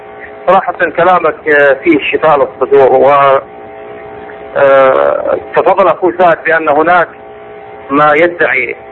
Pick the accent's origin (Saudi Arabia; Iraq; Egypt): Iraq; ونحن من أهل العراق ونعيش هذه المآسي التي نحدثها